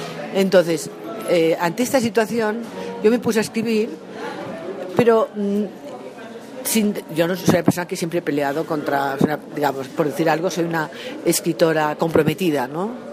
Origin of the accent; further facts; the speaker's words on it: Catalonia, Spain; also born or lived in Colombia / Mexico; Yo soy catalana, española, europea y también colombiana y bastante mexicana por razones de biografía